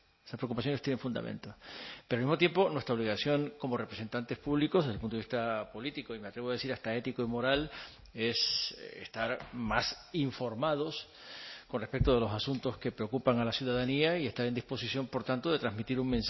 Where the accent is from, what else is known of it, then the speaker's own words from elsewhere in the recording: Canary Islands, Spain; Somos canarios, somos ciudadanos españoles y, por consiguiente, también hay un momento en la historia en que hemos pasado a ser ciudadanos europeos.